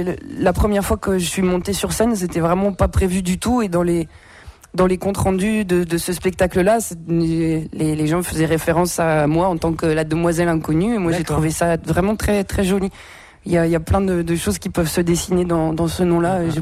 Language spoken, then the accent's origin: French; Hauts-de-France, France; now in Paris, France; Moi, j'habite à Paris, puis je viens du Pas-de-Calais.